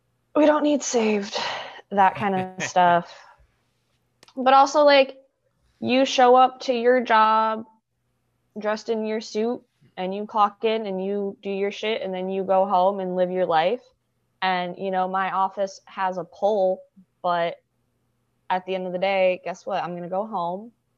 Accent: Ohio, United States; Well, I'm from Ohio, so basically all of my family still lives there.

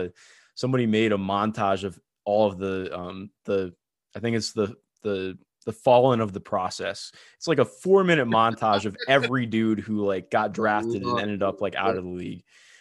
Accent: Cleveland, Ohio, United States; I grew up in Cleveland, man.

